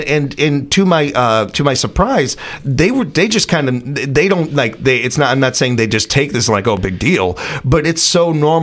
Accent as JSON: {"language": "English", "town": "Chicago", "region": "Illinois", "country": "United States", "tie": "born or raised there", "lives_now": "California, United States", "said": "I felt like growing up in Chicago, I seen and dealt with just about every darn thing, and I could handle just about anything."}